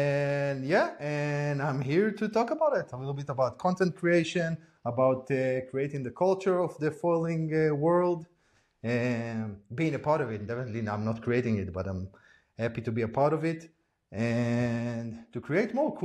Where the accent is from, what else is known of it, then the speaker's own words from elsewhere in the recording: Israel; English is a second language; moved away as an adult; now in Zurich, Switzerland; I'm originally from Israel. I moved to Switzerland 4 years ago because I have a Swiss wife, and she she grew up in Switzerland in Zug, and then I moved to Zurich.